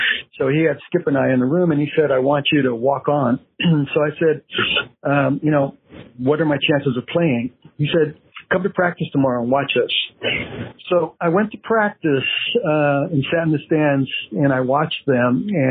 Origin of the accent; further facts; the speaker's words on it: Eloy, Arizona, United States; also born or lived in Picacho; now in California, United States; So I always told people growing up in Eloy, actually being raised in Picacho for the first 4 or 5 years of my life, and you go to Eloy and the big city is Casa Grande.